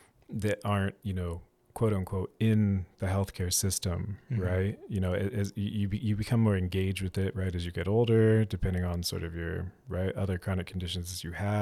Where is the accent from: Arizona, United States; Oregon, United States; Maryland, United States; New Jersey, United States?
Oregon, United States; Portland; born there; One, like my family is here because I was born in Portland. I was actually born at Emmanuel Hospital.